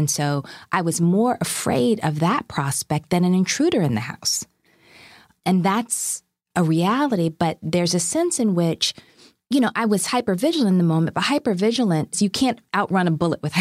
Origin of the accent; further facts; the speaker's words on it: Massachusetts, United States; also born or lived in Alabama / Chicago; so I was born in Alabama. I grew up in Massachusetts. I spent a lot of times back home in Alabama or in Chicago on the West Side when I was a kid.